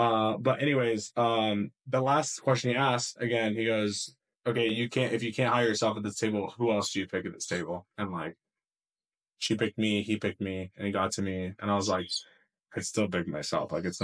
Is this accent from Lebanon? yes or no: yes; Lebanon; I'm from Lebanon in the Middle East.